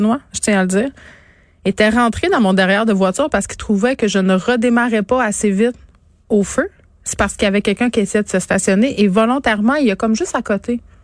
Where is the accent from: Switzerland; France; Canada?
Canada; Quebec; accent: habitant; je repogne l'accent habitant.